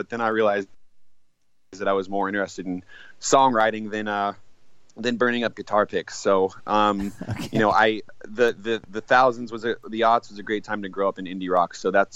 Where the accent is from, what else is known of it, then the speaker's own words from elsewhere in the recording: Dallas, Texas, United States; and I'm from Texas, from Dallas, Texas